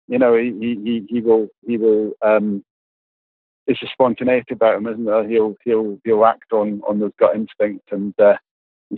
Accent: Scotland, United Kingdom; moved away as an adult; now in England; I've been covering the club for 16, 17 years when I came down from Scotland to do, you know, essentially Liverpool, Everton, United, and City was my initial job in England.

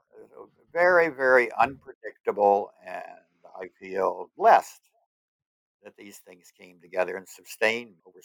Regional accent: Berkeley, California, United States; I was from Berkeley.

